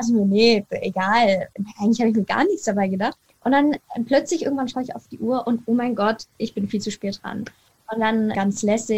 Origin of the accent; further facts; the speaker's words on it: Munich, Bavaria, Germany; ich komme aus München, das heißt, ich bin Munich City Girl, wie man so schön sagt.